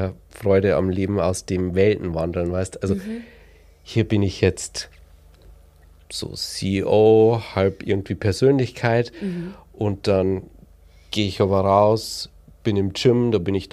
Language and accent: German; Bavaria, Germany; ich komme aus dem Bayerischen Wald